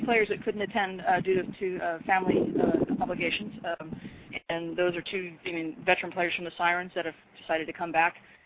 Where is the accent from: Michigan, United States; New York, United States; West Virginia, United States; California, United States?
California, United States; Rancho Cordova; Some of us are from Citrus Heights. I'm from Rancho Cordova. It's all over Sacramento.